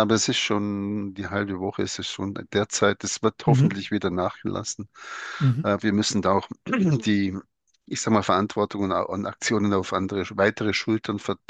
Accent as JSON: {"language": "German", "country": "Germany", "said": "Ein spannendes Thema ist soziologisch, warum sind wir Deutsche so, wie wir sind?"}